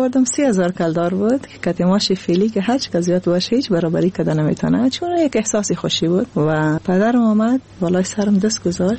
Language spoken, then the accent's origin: Persian; Afghanistan; moved away; بعد از افغانستان آمدیم.